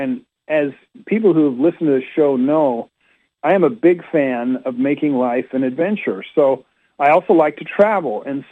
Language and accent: English; Utah, United States; I was raised in Utah. We get all kinds of weather out there, some of it crappy with multiple feet of snow.